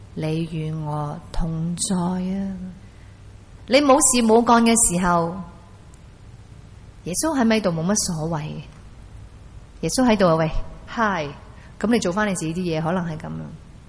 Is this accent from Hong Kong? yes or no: yes; Hong Kong; 不要用我们香港人此时此刻去想法，那多少尺先？是不是？有多少间房先？